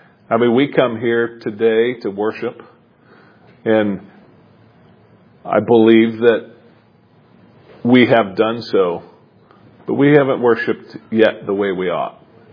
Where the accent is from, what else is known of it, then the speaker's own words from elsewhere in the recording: Michigan, United States; I like winter. I'm from Michigan. You know, I like the cold.